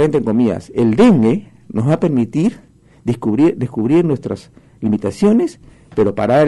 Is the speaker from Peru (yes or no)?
yes; Tumbes, Peru; born there; now in Piura, Peru; si yo si bien soy tumbecino de nacimiento, pero tengo hijos piuranos, me considero un piurano más